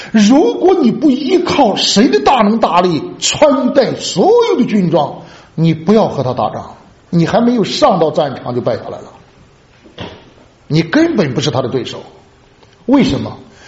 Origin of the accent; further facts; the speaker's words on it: China; 我们中国人说一句话，把你卖了你给他数钱，就这句话啊。